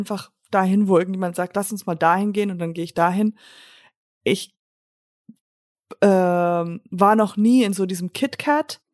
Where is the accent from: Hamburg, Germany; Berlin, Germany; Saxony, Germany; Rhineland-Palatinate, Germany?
Hamburg, Germany; hallo, ich komme aus Hamburg.